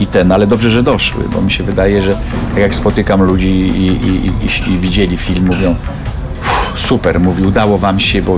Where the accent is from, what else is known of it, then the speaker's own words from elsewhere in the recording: Tomaszów Mazowiecki, Łódź Voivodeship, Poland; born there; bo to jest miasto, które mnie urodziło tak naprawdę. W Tomaszowie się urodziłem jako człowiek, a w Łodzi się urodziłem jako artysta